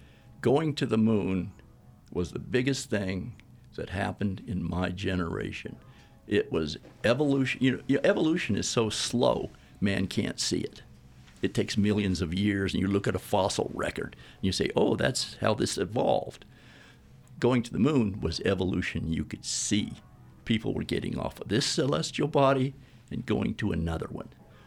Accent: the South, United States; I was raised in the South, so I never expected to see that happen.

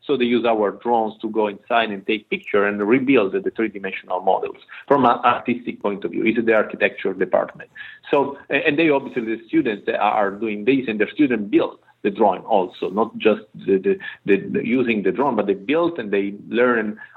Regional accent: Italy; I come from Italy

